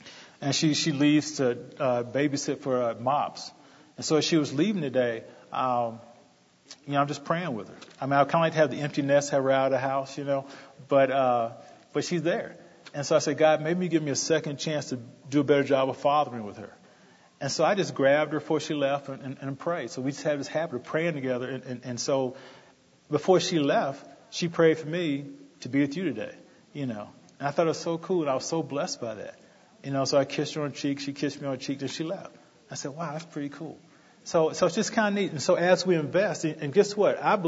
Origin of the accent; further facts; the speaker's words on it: North Carolina, United States; I'm from North Carolina with basketball, so like a religion.